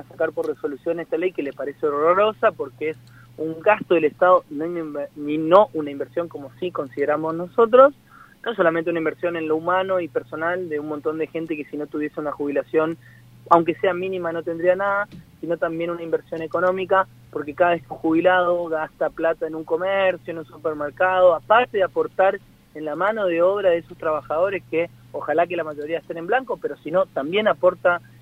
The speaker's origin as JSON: {"language": "Spanish", "country": "Argentina"}